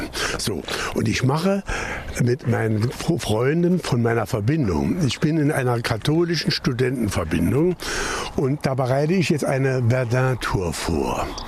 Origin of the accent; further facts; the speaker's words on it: Saarland, Germany; Also ich war schon vor 60 Jahren mit der Schule hier, wie das als Saarländer so ist.